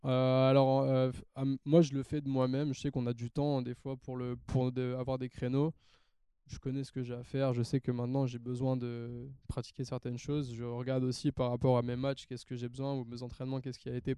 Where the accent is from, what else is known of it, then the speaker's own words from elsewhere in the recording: Briançon, Provence-Alpes-Côte d'Azur, France; born there; Ouais, je suis né à Briançon.